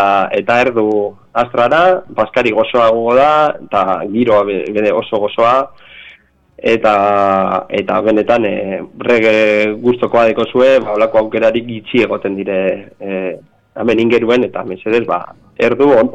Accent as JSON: {"language": "Basque", "town": "Gernika", "region": "Basque Country", "country": "Spain", "said": "guk Gernikarrak gara"}